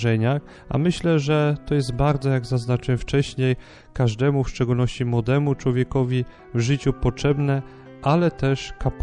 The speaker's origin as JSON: {"language": "Polish", "town": "Ostrów Wielkopolski", "region": "Greater Poland Voivodeship", "country": "Poland", "said": "pochodzimy też z tej samej parafii, z parafii pod wezwaniem Matki Bożej Częstochowskiej w Ostrowie Wielkopolskim"}